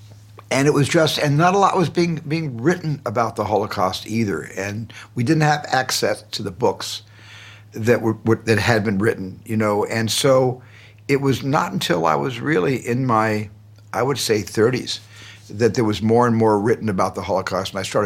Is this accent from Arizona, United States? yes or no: yes; Arizona, United States; in a family, in a large family growing up in Arizona. I identified culturally because we observed all the high holy days